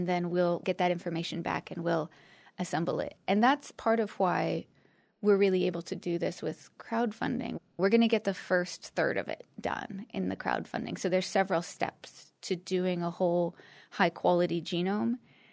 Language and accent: English; Nebraska, United States; also born or lived in California / Pennsylvania; I moved from California to here. I grew up in Nebraska. I moved to Pennsylvania.